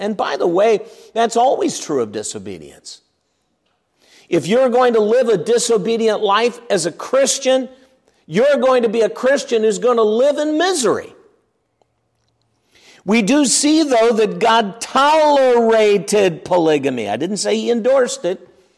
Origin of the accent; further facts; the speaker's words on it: Detroit, Michigan, United States; born there; now in Brookfield, United States; You know, I was born in Detroit. People ask me where I live, and I say, well, I live in Brookfield, Connecticut. That doesn't mean I'm from there.